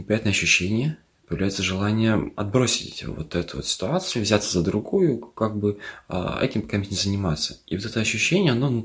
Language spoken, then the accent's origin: Russian; Chișinău, Moldova; я из Молдовы, Кишинев.